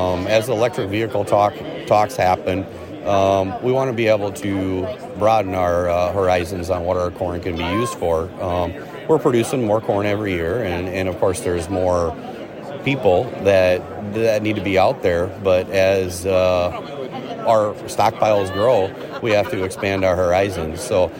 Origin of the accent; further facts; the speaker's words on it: Mountain Lake, Minnesota, United States; from Mountain Lake, and I'm on the Minnesota Corn Research and Promotion Council